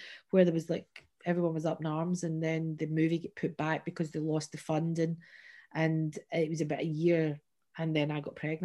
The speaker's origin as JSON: {"language": "English", "town": "Glasgow", "region": "Scotland", "country": "United Kingdom", "tie": "born or raised there", "also_born_or_lived": "Loch Lomond", "said": "I was this wee scrawny little kid with a name like … growing up in Glasgow. It was literally like, let's just pile a whole load more on here, you know. And my parents moved from Glasgow out to Loch Lomond"}